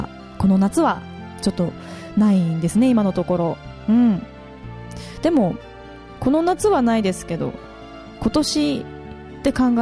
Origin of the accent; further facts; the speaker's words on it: Tomakomai, Hokkaido, Japan; 生まれも育ちも苫小牧なんで愛してます。